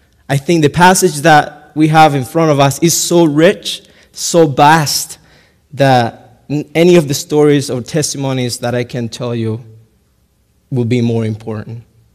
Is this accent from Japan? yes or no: no; Cuba; now in United States; I am originally from Cuba, and almost 7 years ago that I came to this country.